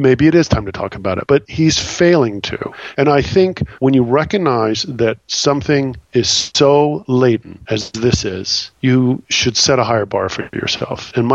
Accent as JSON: {"language": "English", "region": "Texas", "country": "United States", "tie": "born or raised there", "said": "He didn't grow up where I grew up. I grew up in Texas, and it's still not safe to talk about race in Texas."}